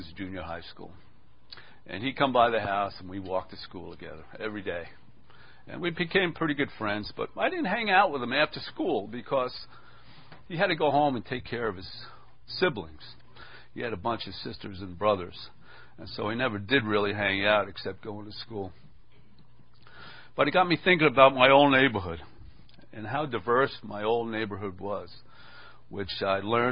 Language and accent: English; Bronx, New York, United States; And growing up in the Bronx there, I had a friend named Ephraim.